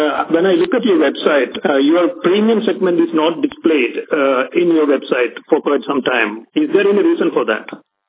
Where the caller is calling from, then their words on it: Dubai, United Arab Emirates; Hi, I'm calling from Dubai